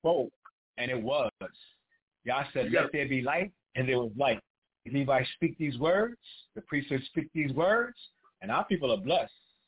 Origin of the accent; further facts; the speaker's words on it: New York City, New York, United States; Because, you know, I'm growing up in Harlem in the streets.